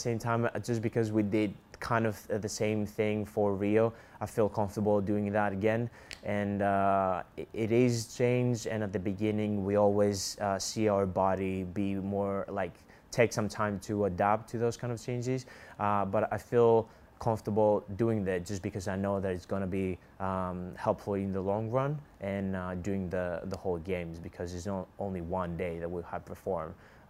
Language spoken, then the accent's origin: English; Greece; English is a second language; now in Loughborough, United Kingdom; I'm from Greece, and I'm part of the swim team.